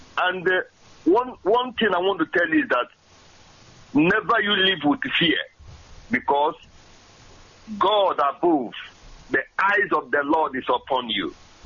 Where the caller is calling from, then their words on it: Trondheim, Trøndelag, Norway; I am calling from Trondheim, Norway.